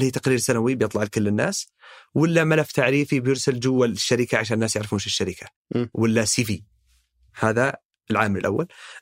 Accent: Saudi Arabia; نحن شباب سعوديين

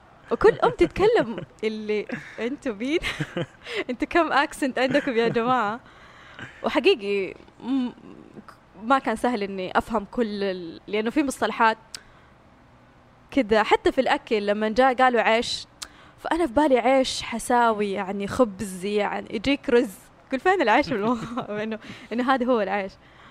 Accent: Mecca, Makkah Province, Saudi Arabia; born there; قلت لهم أنا مولودة في مكة بس أحس روحي في الحسا

